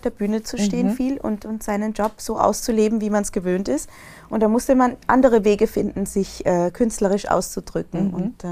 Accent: Vienna, Austria; Ich bin ja in Wien geboren und aufgewachsen, deswegen bin ich mit dem Dialekt irgendwie groß geworden.

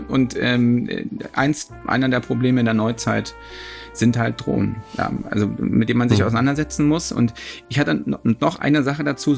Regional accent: Hamburg, Germany; also meine Heimatstadt Hamburg, mehrfach gedreht

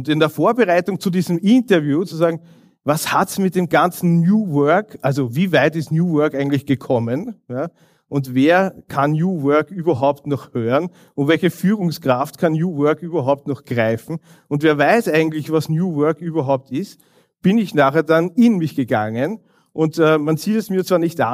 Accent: Vienna, Austria; born there; für mich als gebürtigen Wiener

